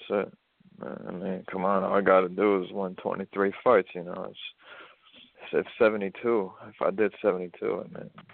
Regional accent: United States; I got some Ukrainian in me, but I'm more Russian than Ukrainian, and really I'm American.

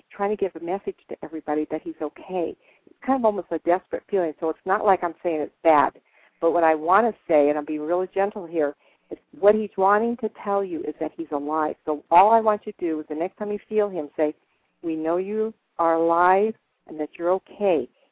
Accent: California, United States; I said, I'm from Northern California, and I did, oh my gosh, 15 years of fairs and events.

